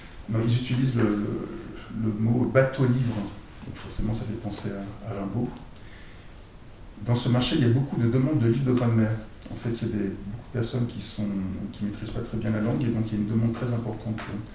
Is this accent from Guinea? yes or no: no; France; je lui ai répondu, mais tu sais, je suis français. Aussi français, pas seulement, mais aussi.